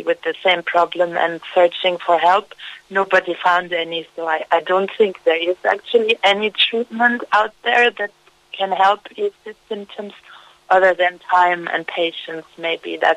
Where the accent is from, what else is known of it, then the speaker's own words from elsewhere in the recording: Germany; English is a second language; moved away as an adult; now in Ireland; I'm an expat working in Ireland. I'm originally from Germany.